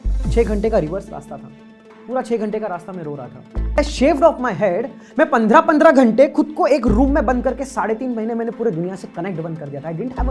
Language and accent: Hindi; Bhusawal, Maharashtra, India; और मेरा कस्बा है भुसावल, जो कि एक महाराष्ट्र के छोटे से गांव कंसिडर किए जाते हैं। सो मैं भुसावल से बिलोंग करता हूँ, और मेरा जन्म भी वही हुआ, मेरी परवरिश भी वही हुई